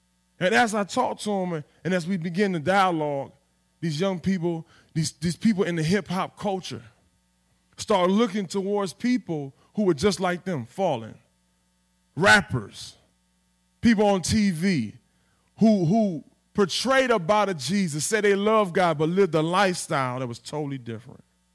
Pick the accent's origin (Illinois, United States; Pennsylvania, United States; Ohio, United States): Ohio, United States; Cleveland; for a reason, because I am tremendously big and I'm from Cleveland.